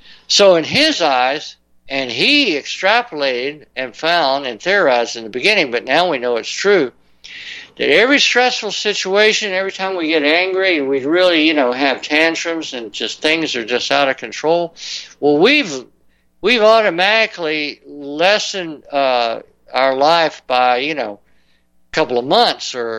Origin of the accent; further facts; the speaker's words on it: Florida, United States; I'm from Florida, you know, I know, okay?